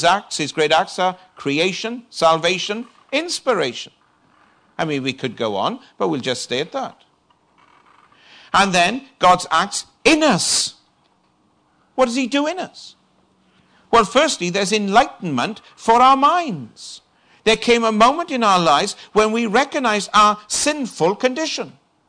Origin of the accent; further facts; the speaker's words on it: United Kingdom; So I said, well, I come from Britain.